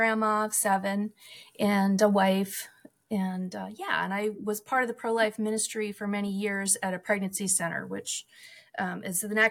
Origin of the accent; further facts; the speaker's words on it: New Jersey, United States; moved away as an adult; also born or lived in Indiana; now in Alaska, United States; I originally was born and raised in New Jersey and lived there till my early 20s when I moved to Indiana for grad school and then met my husband there. And then we moved to Alaska about 35 years ago.